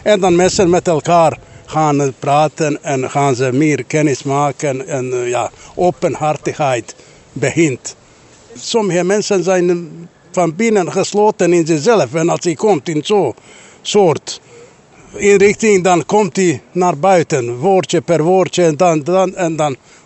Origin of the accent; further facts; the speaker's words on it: Bosnia & Herzegovina; Dutch is a second language; moved away as an adult; now in Bosveld, Netherlands; Ik kom oorspronkelijk uit Bosnië als vluchteling 1992. En dan woon ik hier in Bosveld al 26 jaar.